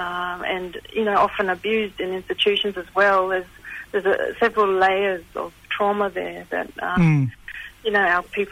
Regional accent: Cairns, Queensland, Australia; born there; I was born in Cairns. We've got roots to Shelburne Bay, Wutati mob, and into the Torres Straits as well, and all the … all my mob.

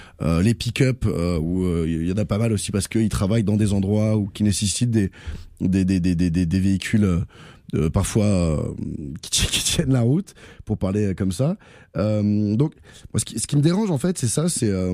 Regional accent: France; now in Quebec, Canada; Vous avez reconnu à ma voix, je viens de France

